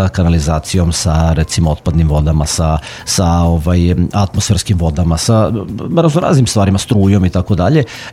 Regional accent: Novi Sad, Vojvodina, Serbia; odrastao sam na Limanu i rođen sam na Limanu

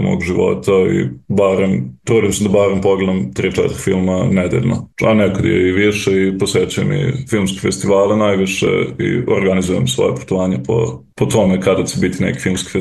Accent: Vrbas, Vojvodina, Serbia; iz Vrbasa sam tako da smo imali jedan bioskop koji je radio jednom, dva put mesečno

